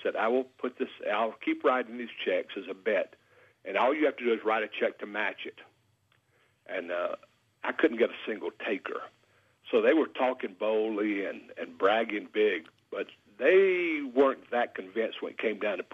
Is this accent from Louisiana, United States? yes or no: yes; Louisiana, United States; also born or lived in Port Arthur, Texas; well, I call Louisiana my home state because I left Port Arthur, Texas, very young.